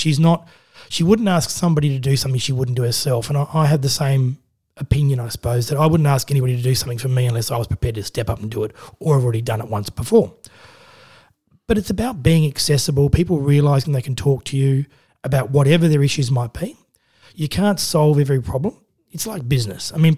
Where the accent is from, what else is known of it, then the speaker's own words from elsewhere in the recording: Adelaide, South Australia, Australia; I grew up in Adelaide, so most of the kids I went to school